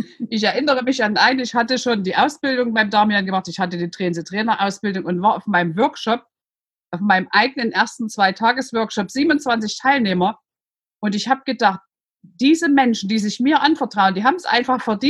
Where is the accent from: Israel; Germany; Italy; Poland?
Germany; Saxony; Man hört es, ich bin aus Sachsen, ich bin in der DDR groß geworden